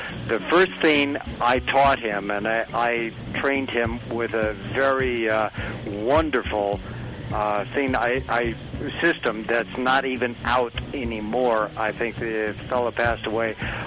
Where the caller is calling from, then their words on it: South Lake Tahoe, California, United States; South Lake Tahoe.